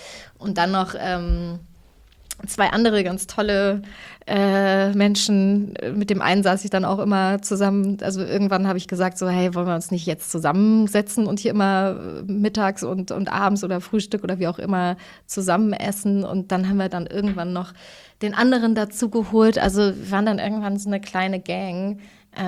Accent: Thuringia, Germany; aber ich bin ja aus Thüringen.

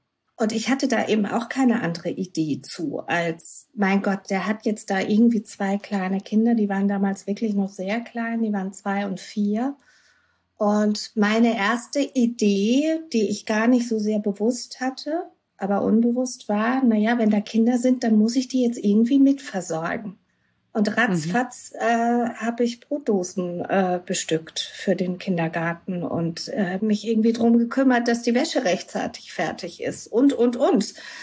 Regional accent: Southern Germany, Germany; now in Hamburg, Germany; kurz bevor ich dann quasi meine Heimat so abgewickelt hatte, dass ich von Süddeutschland nach Hamburg ziehen konnte

